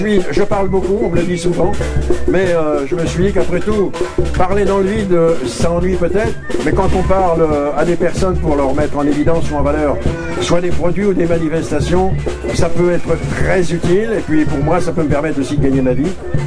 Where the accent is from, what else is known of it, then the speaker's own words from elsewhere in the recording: Le Mans, Pays de la Loire, France; je suis originaire du Mans. Voilà, le Mans, une grande ville de sport automobile.